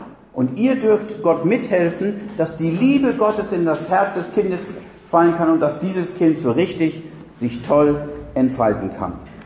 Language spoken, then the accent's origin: German; Ahrensburg, Schleswig-Holstein, Germany; Da gab es mal in Ahrensburg, in meiner Heimatstadt, so eine nette Geschichte.